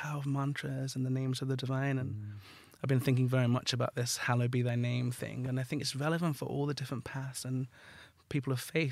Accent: Barcelona, Catalonia, Spain; Guatemala, yeah. I grew up in Barcelona.

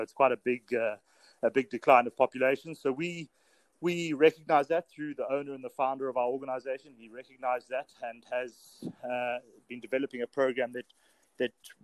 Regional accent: Zimbabwe; I am born and bred in Zimbabwe, lived here my whole life.

